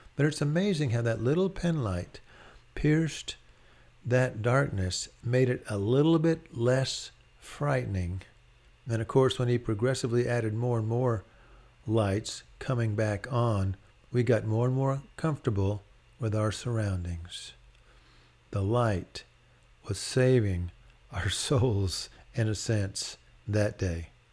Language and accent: English; Austin, Texas, United States; I'm from Austin, Texas, and we would typically, in fact, take all of our vacations to the western United States.